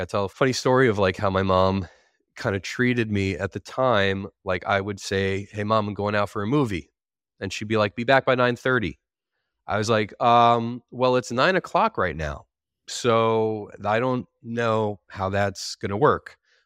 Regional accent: Washington Township, New Jersey, United States; I grew up in Washington Township, New Jersey, which is North Jersey. And I was there in a relatively normal, kind of, I would say, upper middle class family, Jewish, strong Jewish id

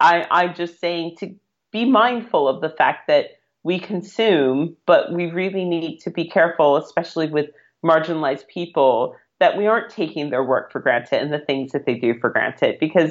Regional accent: United States; moved away as an adult; now in United Kingdom; My husband is English. I'm American. I moved here on a visa.

